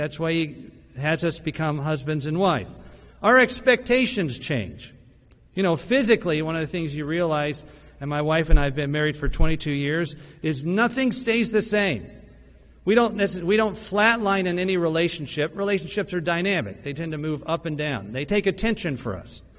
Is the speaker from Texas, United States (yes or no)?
yes; Texas, United States; born there; So I was born in Texas, so I'm going to offer a Texas-sized truth.